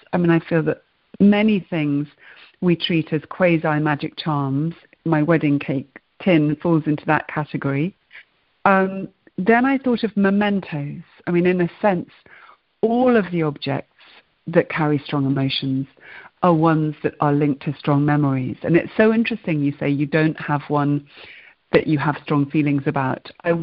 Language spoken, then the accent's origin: English; Oxford, South East England, United Kingdom; I grew up in Oxford